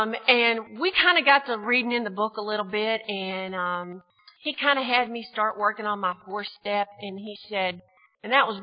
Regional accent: Texas, United States; So, but no, I'm from Texas, and we have, you know, there's the Bible Belt down there, but there's also a Big Book Belt, and I kind of came from that area.

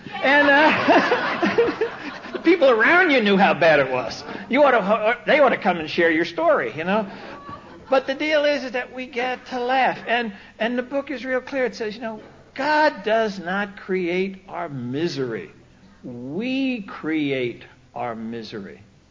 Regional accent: California, United States; you could tell we're from California, because she says … you want a kumquat?

